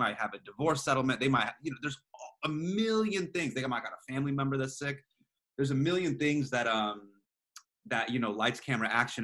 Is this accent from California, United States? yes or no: yes; California, United States; I grew up in Northern California, yeah.